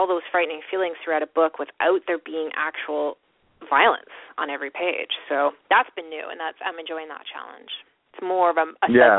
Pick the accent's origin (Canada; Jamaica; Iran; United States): Canada; Yeah, well, I'm Canadian, of course, but the Germans love Canada.